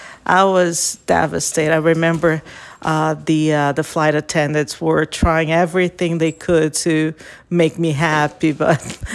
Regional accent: Rio de Janeiro, Brazil; I grew up in Rio de Janeiro, which is a city by the southeast of Brazil.

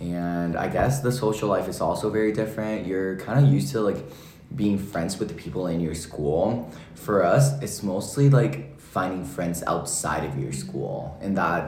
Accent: Bogotá, Colombia; English is a second language; I'm 18 years old, and I grew up in Bogota, Colombia, as in South America.

